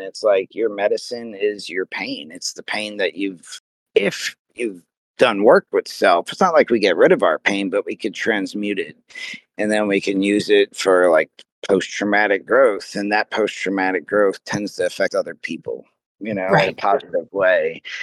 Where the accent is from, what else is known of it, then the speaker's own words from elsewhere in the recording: Connecticut, United States; born there; I was born in Connecticut. That's my home state. But then I spent my first 2 years of life back in Camp Lejeune.